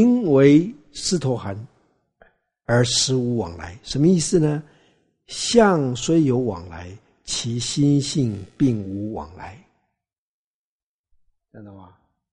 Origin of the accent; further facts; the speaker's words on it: China; 所以你看看我们中国人，尤其是古人，有多少个名字啊？